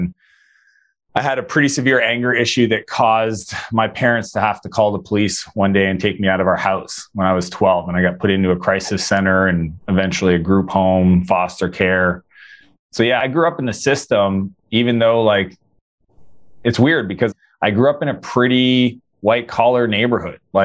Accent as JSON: {"language": "English", "region": "Atlantic Canada", "country": "Canada", "said": "I'm from the East Coast of Canada."}